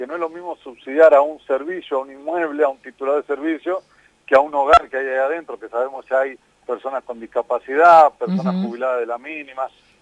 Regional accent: Tucumán, Argentina; Yo soy de Tucumán, y Tucumán también es una provincia chica y concentrada

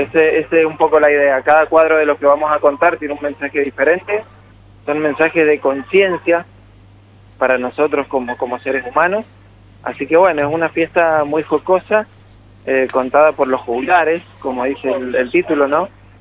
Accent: Mendoza, Argentina; nos tenemos que cuidar un poco más como mendocinos

